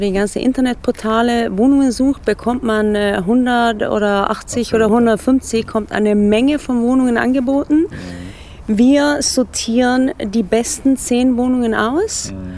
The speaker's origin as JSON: {"language": "German", "country": "Sweden", "said": "musste man damals auch als Schwede, als eine Arbeitsgenehmigung haben."}